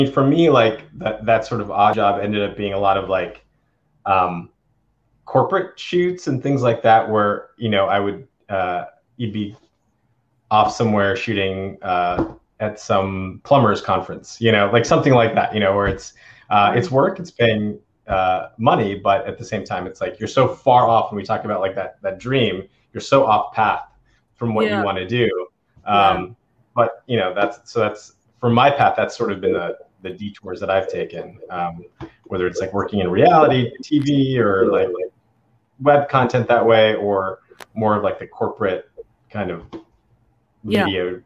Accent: Maine, United States; I grew up in Maine, which is, you know, a very, you know, it's the whitest state in the country.

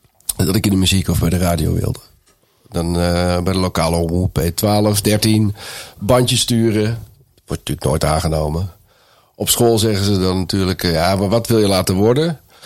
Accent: North Brabant, Netherlands; Ik kwam uit Brabant en dan was toch de leraar, nee, ja, dat kan niet.

